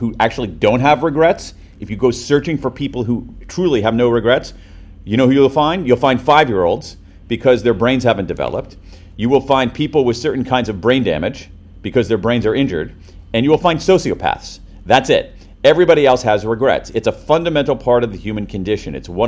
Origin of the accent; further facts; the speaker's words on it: United States; now in London, United Kingdom; I'm an American, you know, as you can tell by my accent and overconfidence.